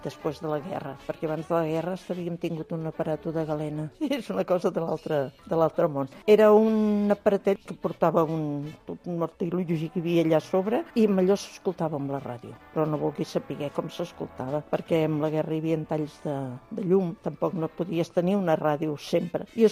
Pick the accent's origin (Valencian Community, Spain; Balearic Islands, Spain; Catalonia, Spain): Catalonia, Spain; Barcelona; Soc de Barcelona, tinc 87 anys